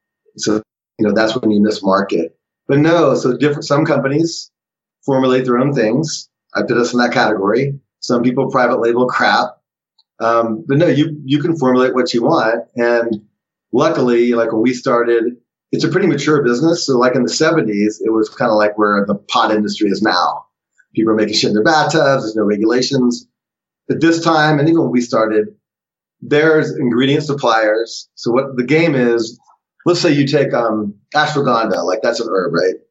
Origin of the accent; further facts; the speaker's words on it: Kansas, United States; I grew up in Kansas, and the trailer for the special ed people and the speech were the same trailer.